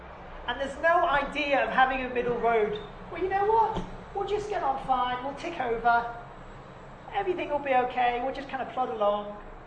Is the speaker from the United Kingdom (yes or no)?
yes; England, United Kingdom; I'm from England and she's an Ethiopian, right? I'm Sephardi